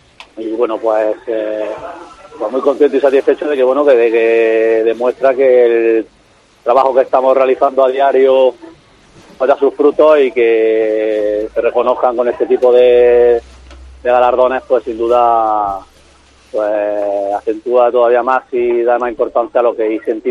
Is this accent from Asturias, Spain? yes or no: no; Guadix, Andalusia, Spain; pues digo orgulloso que soy africano, soy de Guadix.